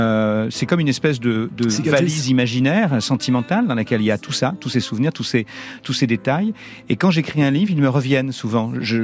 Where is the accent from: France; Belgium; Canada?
France; Nouvelle-Aquitaine; now in Arcachon, France; Moi, je viens de ces endroits-là, puisque j'ai grandi dans le Charente. Midoret, La Rochelle, tout ça. Et donc, aujourd'hui, je suis du côté du bassin d'Arcachon.